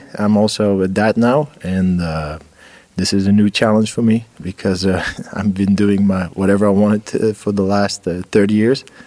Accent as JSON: {"language": "English", "country": "Belgium", "said": "I'm from Belgium. I'm 41 years old right now."}